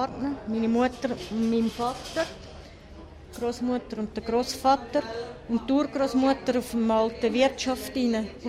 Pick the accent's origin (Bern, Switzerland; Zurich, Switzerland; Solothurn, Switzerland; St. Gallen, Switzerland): Zurich, Switzerland; Ich bin eben in Zürich-Unterstrasse aufgewachsen, bin als 19- und 20-Jährige in London und in Paris gewesen, bin aber gern wieder heimgekommen in die Kleinstadt Zürich.